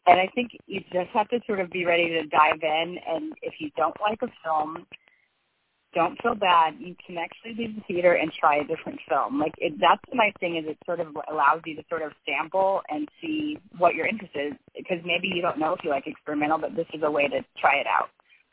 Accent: Los Angeles, California, United States; now in Oxford, United States; because I'm not from here, I'm actually from Los Angeles originally.

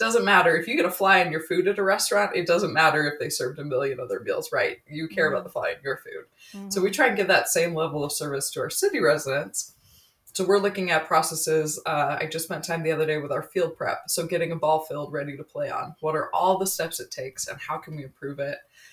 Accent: Utah, United States; I was born and raised in Utah County.

